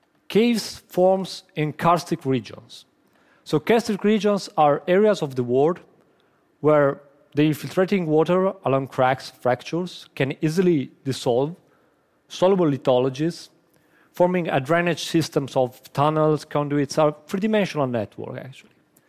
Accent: northern Italy, Italy; I started with this passion when I was really young in the mountains not far from my hometown in North Italy, in the karstic regions of the Alps and the Dolomites.

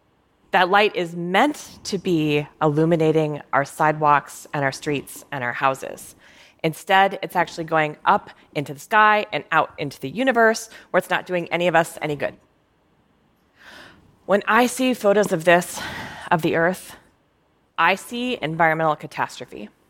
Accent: Minnesota, United States; But when I was growing up in Minnesota, one of my favorite things to do on a summer evening

